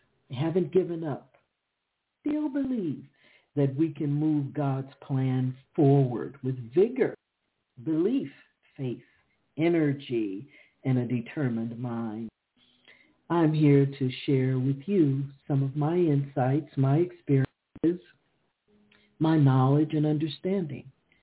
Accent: Chicago, Illinois, United States; Well, I'm a city girl. I'm from Chicago.

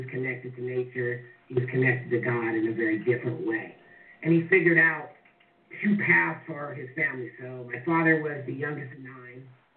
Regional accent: California, United States; I'm one generation out of the South. I grew up in the Bay Area.

